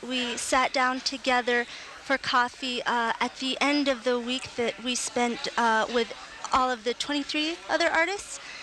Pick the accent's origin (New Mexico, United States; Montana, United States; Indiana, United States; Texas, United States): New Mexico, United States; Santa Clara Pueblo; We're all from Santa Clara Pueblo. We're all family. We're all artists. I, of course, grew up in my mom's studio.